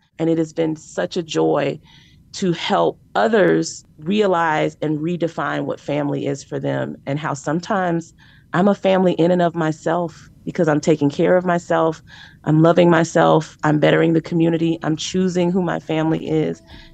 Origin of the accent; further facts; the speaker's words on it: Chicago, Illinois, United States; I am from Chicago, which is historically a very racially separated city.